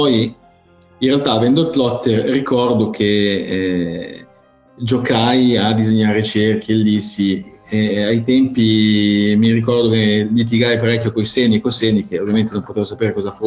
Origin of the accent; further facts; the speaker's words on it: Milan, Lombardy, Italy; E in Italia, sono cresciuto a Milano